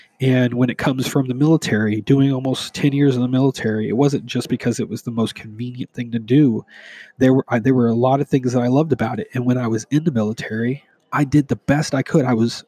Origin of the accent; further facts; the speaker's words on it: Houston, Texas, United States; moved away as an adult; now in San Diego, United States; I'm from Houston. H-Town represent. I've been living in San Diego for the last 17 years, so I'm becoming more and more a San Diegan than I am a Houstonian.